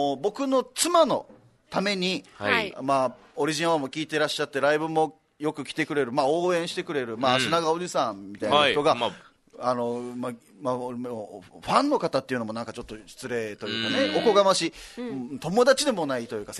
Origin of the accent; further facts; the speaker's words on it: Okinawa, Japan; この辺ちょっと僕沖縄から来たんですけど